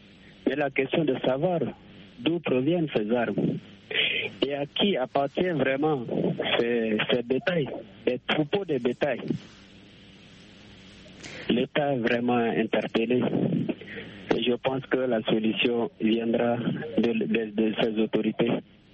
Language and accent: French; Chad; telle que chez nous au Tchad maintenant